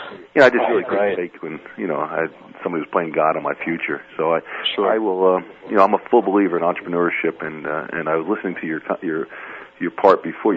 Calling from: New Jersey, United States; I'm calling you from New Jersey.

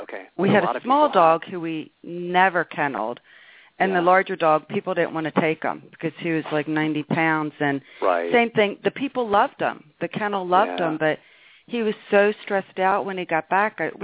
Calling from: Marco Island, Florida, United States; Marco Island, Florida.

